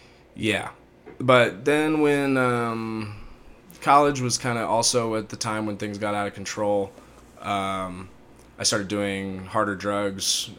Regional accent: California, United States; Especially where I grew up, too. I grew up in Placer County

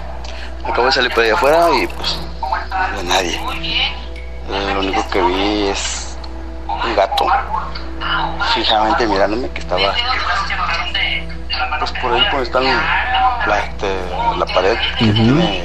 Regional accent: Veracruz, Mexico; now in Tijuana, Mexico; Estaba yo en Veracruz, que soy originario de Veracruz.

